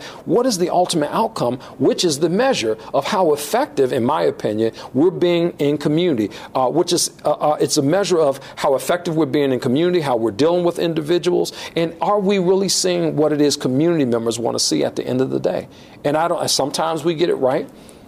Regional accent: District of Columbia, United States; It frustrates me as a citizen of the District of Columbia when I see that happening in my hometown.

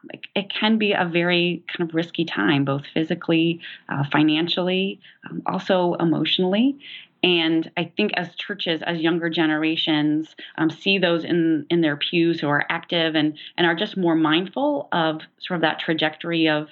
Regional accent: Tulsa, Oklahoma, United States; now in Decatur, United States; I mean, I didn't grow up in a small town. I grew up in Tulsa, Oklahoma.

